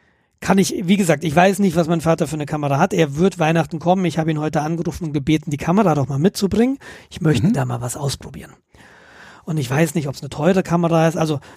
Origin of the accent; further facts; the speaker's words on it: Hesse, Germany; ich komme aus Hessen, mein Vater lebt noch in der Nähe von Marburg mit seiner Frau.